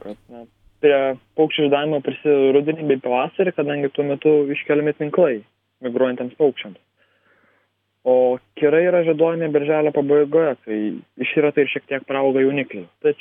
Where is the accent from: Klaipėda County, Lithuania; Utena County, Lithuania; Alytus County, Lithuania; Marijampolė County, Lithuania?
Klaipėda County, Lithuania; Klaipėda; Ir na, kadangi esu iš Uostamiečio, kirai yra vieni iš dažniausių bei labiau pastebimų paukščių.